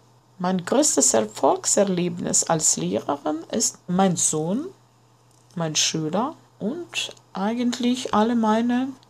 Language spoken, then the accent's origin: German; Latvia; now in Riga, Latvia; Ich komme aus Lettland. Ich wohne in Riga und ich bin Deutschlehrerin in der Purzems Mittelschule Riga.